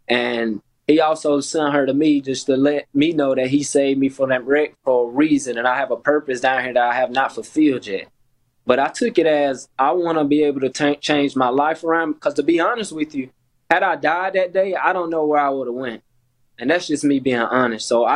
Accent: Gaffney, South Carolina, United States; now in Memphis, United States; And I went home back to Gaffney, South Carolina from Memphis with my dad. And I just wanted, because everybody was showing love and support from my hometown via Facebook.

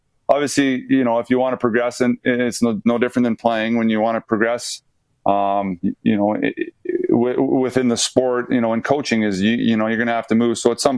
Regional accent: British Columbia, Canada; now in Calgary, Canada; I live in Calgary. I'm not from Calgary. I grew up in BC, but I moved to Calgary in 2004 and just kind of made it my home.

